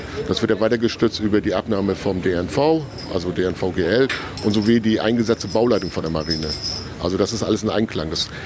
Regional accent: Stralsund, Mecklenburg-Vorpommern, Germany; Ja, also ich persönlich, ich bin ja gebürtiger Stralsunder

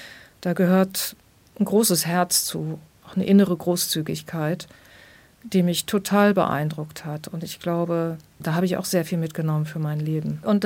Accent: Germany; Also einfach auch als Deutsche da zwischen diesen jüdischen Menschen zu stehen, in dem Bewusstsein, das sind die Menschen, die in meinem Land ausgelöscht werden sollten.

